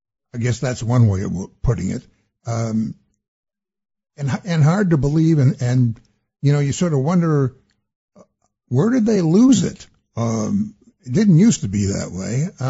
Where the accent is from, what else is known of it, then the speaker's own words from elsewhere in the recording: Ann Arbor, Michigan, United States; I grew up in Ann Arbor, have been following that team. My dad taught at the University of Michigan